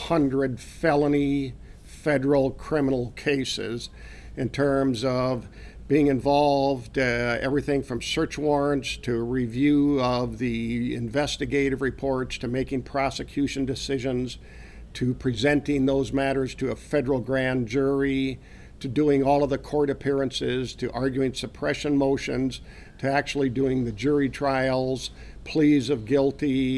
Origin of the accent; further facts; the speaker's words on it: Harriet, South Dakota, United States; I was born in Mobridge and raised in Harriet. My parents were still alive and living in Harriet, and I wanted to return to that area, and that's what I did.